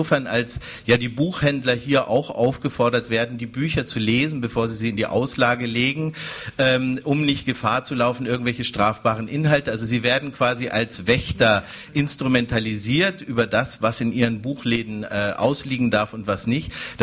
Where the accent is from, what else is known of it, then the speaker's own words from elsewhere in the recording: Bavaria, Germany; Jemand, der wie ich unter Franz Josef Strauß aufgewachsen ist in Bayern